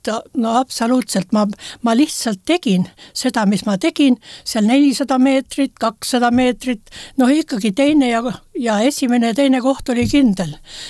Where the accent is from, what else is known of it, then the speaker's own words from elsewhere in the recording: Sindi, Pärnu County, Estonia; sünnilt olen ma pärnakas, aga ma olen muidu Sindi tüdruk ja mu lapsepõlv, no väga väike lapsepõlv möödus Sindis